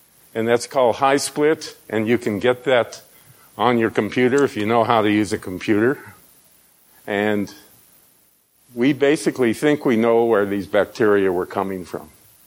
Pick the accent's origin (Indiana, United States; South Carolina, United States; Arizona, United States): Arizona, United States; But I grew up in Arizona. We had Indians. They had rain dances.